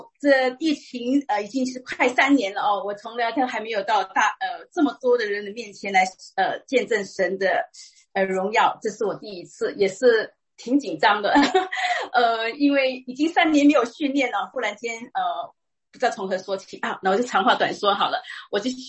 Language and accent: Chinese; Singapore; now in United States; 我在我来美国念书的，然后后来就居住在这里